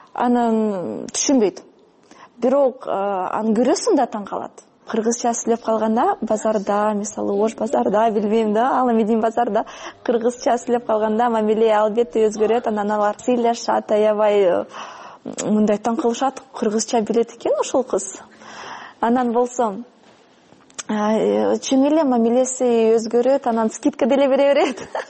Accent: Kazakhstan; now in Bishkek, Kyrgyzstan; Атам немис, негизи апам орус. Анан мен өзүм Казакстандан келгем. Азыр Бишкекте болгонума уже 10 жылдан ашты.

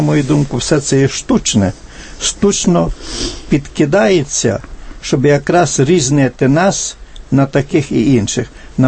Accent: United States; Ukrainian is a second language; moved away as an adult; now in Kyiv, Ukraine; Я зі США живу тут 20 років вже в Києві. Ніколи дослівно я не знаю російської мови, виступаю українською.

